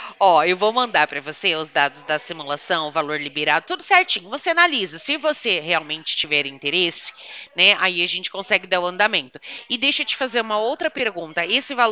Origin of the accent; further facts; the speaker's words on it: Americana, São Paulo, Brazil; Eu sou de São Paulo, tá? E uma cidade chamada Americana.